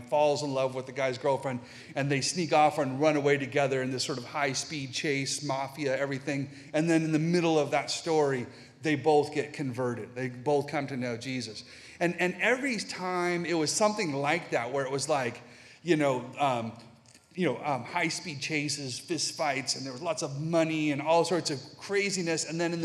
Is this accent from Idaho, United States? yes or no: yes; Boise, Idaho, United States; And it's making me so different from my friends back in Boise. I grew up in Boise.